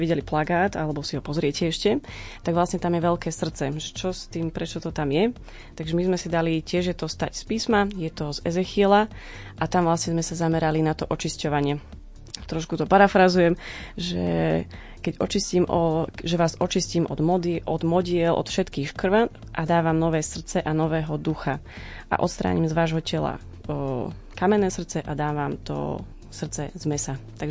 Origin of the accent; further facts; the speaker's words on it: Nedožery-Brezany, Trenčín Region, Slovakia; now in Banská Bystrica, Slovakia; Tak momentálne žijem tu v Banskej Bystrici, ale som z Nedožier Brezian, to je ako je Prievidza.